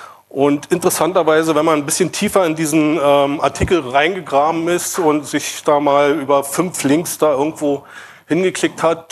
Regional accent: Brandenburg an der Havel, Brandenburg, Germany; Ich komme aus Brandenburg an der Havel.

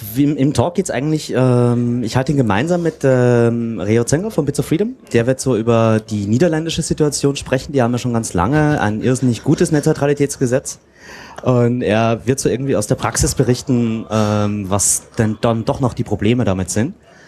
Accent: Austria; ich bin Österreicher, ich weiß eigentlich, wie das läuft mit großen Koalitionen.

